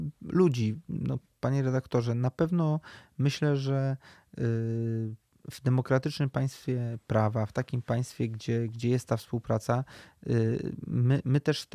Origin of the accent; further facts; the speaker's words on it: Koszalin, West Pomeranian Voivodeship, Poland; U mnie, w tym regionie, z którego ja pochodzę, skąd jestem posłem, dokładnie w Koszalinie